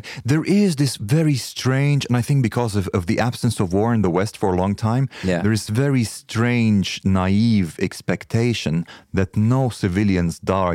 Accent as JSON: {"language": "English", "country": "Egypt", "said": "I come from Egypt"}